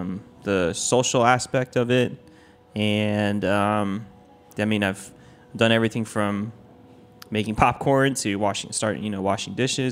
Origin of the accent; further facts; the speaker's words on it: Taiwan; I'm from Taiwan. So I went back to Taiwan